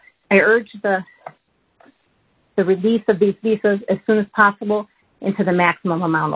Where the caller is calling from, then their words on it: Mackinac Island, Michigan, United States; I'm calling from Mackinac Island, which is one of the premier tourist destinations in the United States